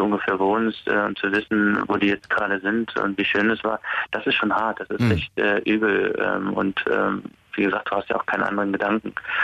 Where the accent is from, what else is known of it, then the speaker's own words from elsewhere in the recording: Netherlands; now in Germany; ich komme ja ursprünglich aus Holland, bin ja damals dann nach Deutschland gekommen und habe ja auch den deutschen Pass. Aber ich habe, wie gesagt, immer noch zwei Nationalitäten, also habe immer noch den holländischen Pass.